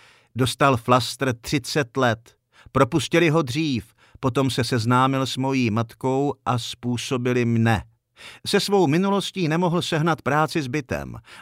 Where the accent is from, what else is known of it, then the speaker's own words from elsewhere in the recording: Prague, Czechia; Taky jsem byl z Prahy, Pražák, vypadalo to skoro na třídní problém.